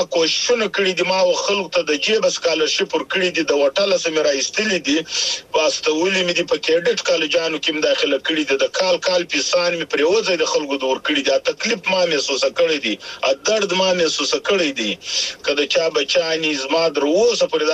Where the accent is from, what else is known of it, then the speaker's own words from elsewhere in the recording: Zhob, Balochistan, Pakistan; زه د ژوب یم د ژوب پلانکی زیم